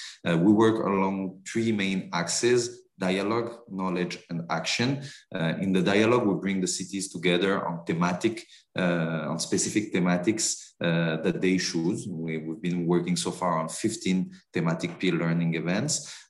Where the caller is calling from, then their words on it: Malta; I'm calling from Malta, where the Regional Coordination Office for the Mediterranean of ICMPD is based, and where I'm living for 2 years now in okay. The heart of the Mediterranean.